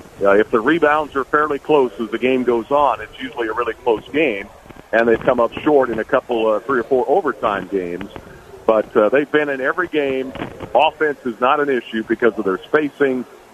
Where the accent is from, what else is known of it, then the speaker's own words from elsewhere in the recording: Champaign, Illinois, United States; I grew up in near Champaign, so I'm an Illini fan since I was a little kid.